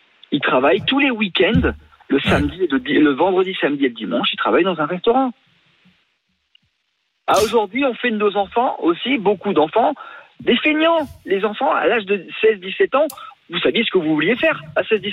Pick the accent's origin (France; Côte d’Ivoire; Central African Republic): France; Je veux bien, moi je suis français, je veux bien qu'on me dise qu'on est feignant.